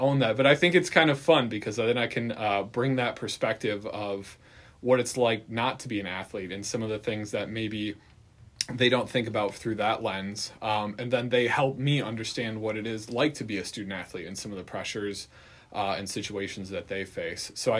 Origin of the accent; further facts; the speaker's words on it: Green Bay, Wisconsin, United States; I grew up just outside of Green Bay in enemy territory. I went to a little high school called Pulaski.